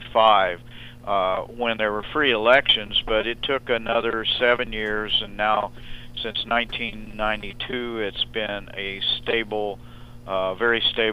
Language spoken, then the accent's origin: English; Albuquerque, New Mexico, United States; the cars are newer and in better shape than anything I see in my hometown, Albuquerque, New Mexico.